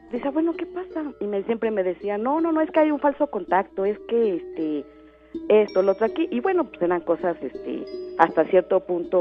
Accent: Xochimilco, Mexico City, Mexico; now in State of Mexico, Mexico; Pero en mi juventud, mi adolescencia, viví en Xochimilco.

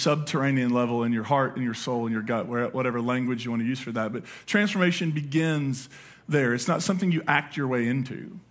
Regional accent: Appalachia, United States; As I got older, though, and moved away from coal, I'm from coal country, I'm from Appalachia, not a lot of people had gardens because it's hard to have a garden that's like this on the side of a hill.

